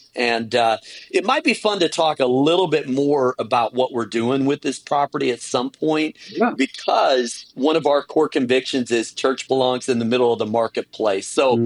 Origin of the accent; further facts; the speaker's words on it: Chicago, Illinois, United States; also born or lived in Minneapolis / Wisconsin; Well, I'm a Midwest guy, kind of like you.